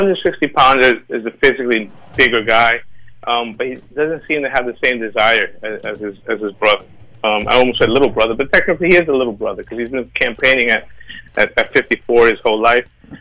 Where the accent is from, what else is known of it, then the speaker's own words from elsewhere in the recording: Jamaica; You know, I'm Jamaican, you know, so that tells you all you need to know about Errol Spence.